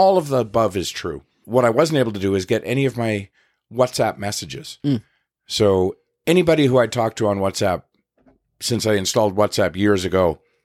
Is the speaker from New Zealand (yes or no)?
no; Canada; I'm Canadian.